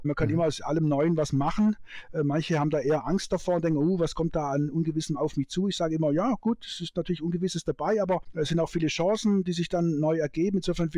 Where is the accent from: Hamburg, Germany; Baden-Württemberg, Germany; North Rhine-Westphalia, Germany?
Baden-Württemberg, Germany; Fürstenberg; also born or lived in Mannheim; weil in der Nähe von Donaueschingen, wo ich herkomme, aus Fürstenberg, im kleinen Dorf, da gab es natürlich weit und breit keine Uni.